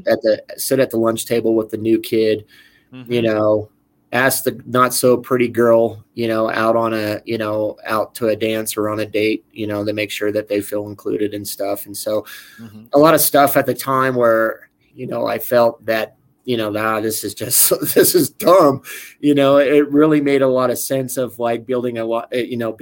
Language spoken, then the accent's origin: English; Wyoming, United States; But that growing up in Wyoming is like kind of like what instilled to me to have that sense of helping others and, you know, being at service to my fellow man.